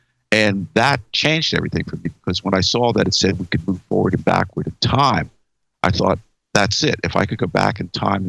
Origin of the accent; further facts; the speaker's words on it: Bronx, New York, United States; I was the oldest of four children. And we grew up in the Bronx, and my father was a television repairman.